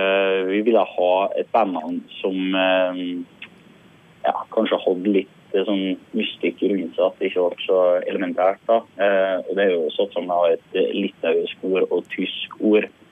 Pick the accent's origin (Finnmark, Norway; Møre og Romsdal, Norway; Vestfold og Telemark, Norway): Møre og Romsdal, Norway; Sunndalsøra; akkurat nå befinner jeg meg i hjemkommunen min, Sunndalsøra